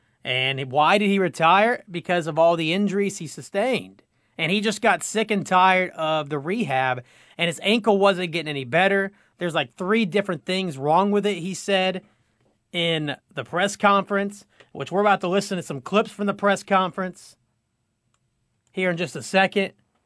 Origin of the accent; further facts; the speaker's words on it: Indianapolis, Indiana, United States; I'm from Indianapolis. I'm not a Colts fan per se, but I respect the heck out of them.